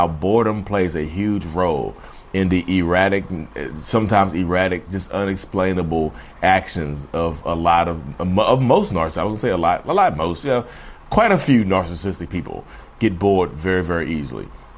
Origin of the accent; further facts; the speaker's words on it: Reidsville, North Carolina, United States; accent: southern drawl; because I'm from Reidsville, North Carolina, which is a southern town. My country, my southern drawl is insane.